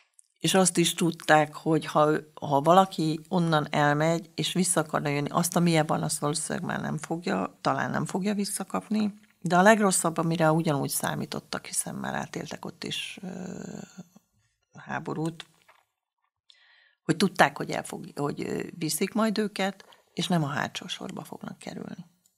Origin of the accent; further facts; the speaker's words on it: Hungary; arra is, hogy én is magyar vagyok, mint ők